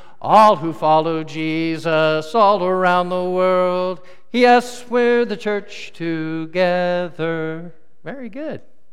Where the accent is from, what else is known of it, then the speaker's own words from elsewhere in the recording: Des Moines, Iowa, United States; I grew up in the Christian church, and the specific one I grew up at was Capitol Hill Christian Church in Des Moines, Iowa, on the east side.